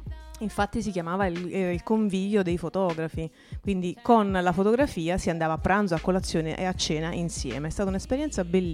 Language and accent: Italian; Taranto, Apulia, Italy; Io dico, da donna del sud, perché io sono pugliese di origini, quindi